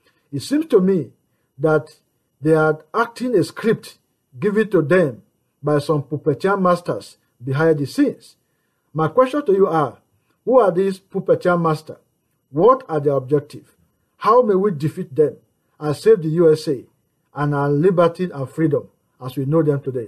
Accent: Canada; I'm from Canada.

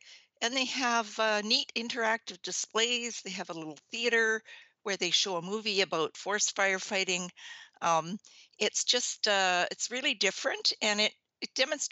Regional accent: Sioux Lookout, Ontario, Canada; born there; I was born in Sioux Lookout. Actually, where we lived was on a lands and forest base.

